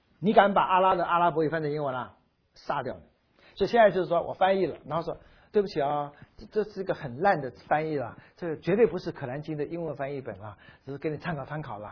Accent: China; 然后我们中国人呢

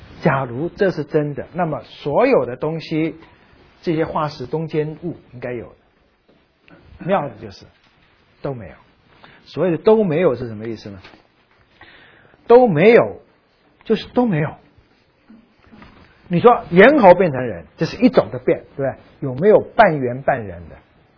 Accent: Shanghai, China; 上海人没问题，我上海人

